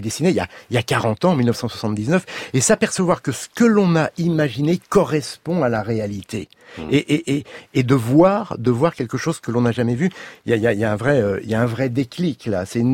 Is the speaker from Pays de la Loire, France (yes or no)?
yes; Pays de la Loire, France; je suis originaire de Vendée, que j'allais souvent en vacances au bord de la mer, dans le marais vendéen